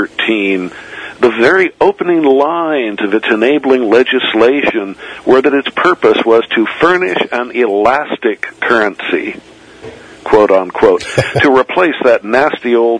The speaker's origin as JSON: {"language": "English", "town": "Redlands", "region": "California", "country": "United States"}